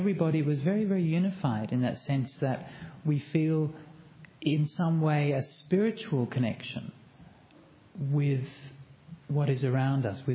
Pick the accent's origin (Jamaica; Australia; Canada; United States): Australia; So there are many things about being Australian that I'm very proud of.